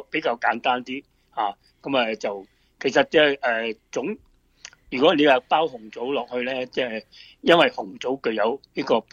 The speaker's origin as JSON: {"language": "Cantonese", "region": "Guangdong", "country": "China"}